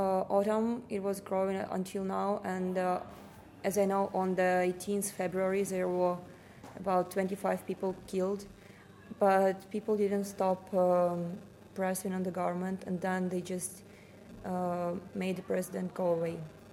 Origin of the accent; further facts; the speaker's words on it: Kyiv, Ukraine; English is a second language; So I'm from Kiev, and my family is live in Kiev for now, and my grandparents live in Crimea.